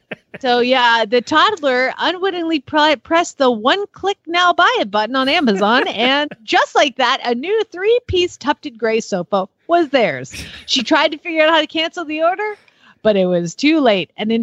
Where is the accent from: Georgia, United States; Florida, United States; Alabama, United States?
Georgia, United States; Atlanta; No, I'm from Atlanta.